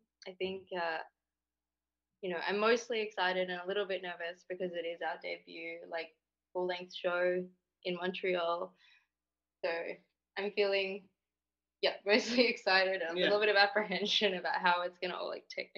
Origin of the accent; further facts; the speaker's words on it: Western Australia, Australia; Yeah, I'm from Western Australia. There's like a small town that has a tiny little circus in it, and I grew up doing circus and surfing.